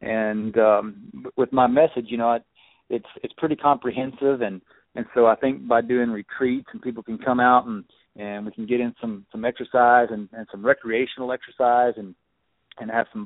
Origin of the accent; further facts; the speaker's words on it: Arkansas, United States; You probably wouldn't believe it if I told you I was from Arkansas, would you?